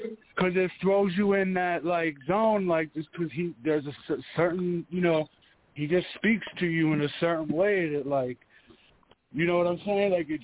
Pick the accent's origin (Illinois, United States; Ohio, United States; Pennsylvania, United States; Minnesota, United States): Pennsylvania, United States; Pittsburgh; Like, I'm from Pittsburgh, and if you closed your eyes and listened to how people talk, you would think you were in New Orleans.